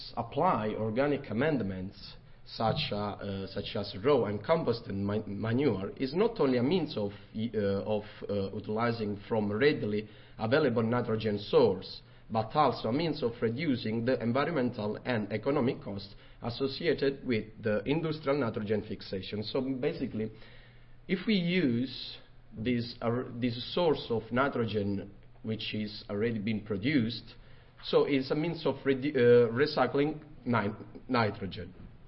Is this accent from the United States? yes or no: no; Italy; English is a second language; now in Brisbane, Australia; I came from Italy, but I study at Queensland University of Technology in Australia, Brisbane.